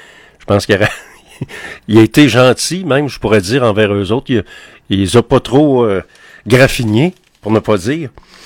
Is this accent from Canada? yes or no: yes; Quebec, Canada; Alors, faut devenir maître chez nous au Québec et se débarrasser de la monarchie qui nous coûte une fortune, qui coûte une fortune aux Québécois.